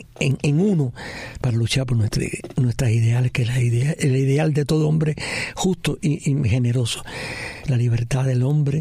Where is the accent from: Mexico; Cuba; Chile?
Cuba; moved away; tantos y tantos, aquí en el exilio y en Cuba. Porque yo soy de los que siempre he querido y admirado a mi pueblo.